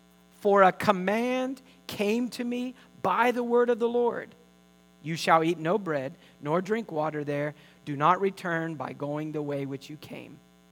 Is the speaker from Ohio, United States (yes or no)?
no; Mississippi, United States; I'm from Mississippi. And Mississippi doesn't really have much bragging rights, do we?